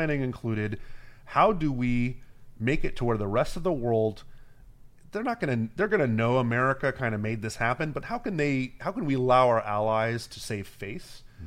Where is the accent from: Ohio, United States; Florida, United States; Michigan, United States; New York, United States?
Florida, United States; Miami; I'm from Miami, right? A lot of people I grew up with, their parents, their grandparents think Fidel Castro is the Antichrist.